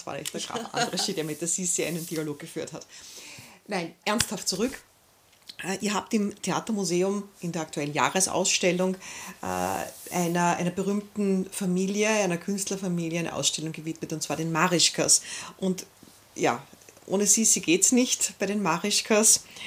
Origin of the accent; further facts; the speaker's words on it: Vienna, Austria; wir sind Wiener Kinder, wir sind damit aufgewachsen